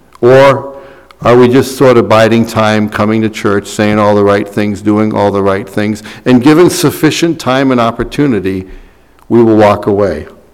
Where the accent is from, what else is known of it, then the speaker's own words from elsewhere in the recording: Scotland, United Kingdom; and I'm Scottish, so I'll use this